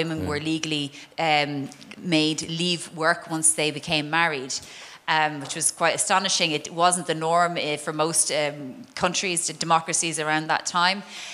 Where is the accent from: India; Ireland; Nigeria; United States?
Ireland; I mean, I'm coming from Ireland, and Ireland has been utterly transformed by EU membership.